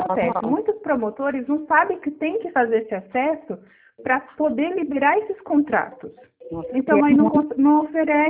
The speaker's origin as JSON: {"language": "Portuguese", "town": "Assis", "region": "São Paulo", "country": "Brazil", "lives_now": "Santa Catarina, Brazil", "said": "Hoje, atualmente, eu estou em Santa Catarina, mas eu sou de Assis."}